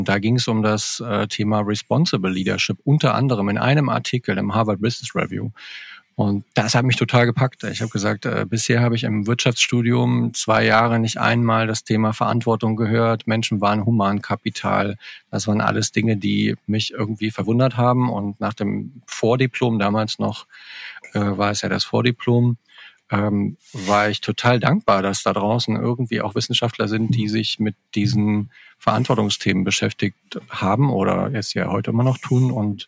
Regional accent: Germany; born there; geboren in der DDR, den Mauerfall sehr aktiv miterlebt, dadurch, dass wir am 10. November von Ost nach West gewechselt sind.

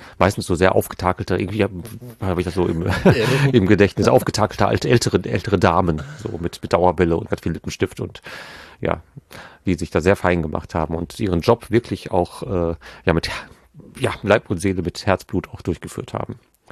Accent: Gelsenkirchen, North Rhine-Westphalia, Germany; Gelsenkirchen, ne, meine Heimatstadt, Gelsenkirchen Nord ist Buhr

